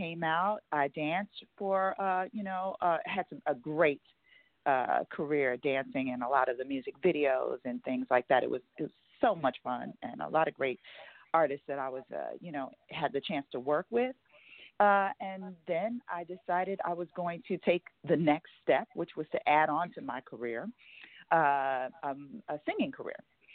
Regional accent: Chicago, Illinois, United States; it's inclusive of the music I grew up listening to in Chicago, my dad's a singer. And I was raised on gospel music and R&B and soul and funk.

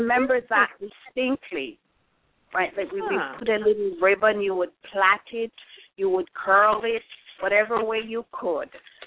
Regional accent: Guys Hill, Jamaica; also born or lived in Kingston; I was born in Kingston and going to little baby school, kindergarten school. My first elementary school, however, was Guys Hill Elementary because my family moved away to Guys Hill.

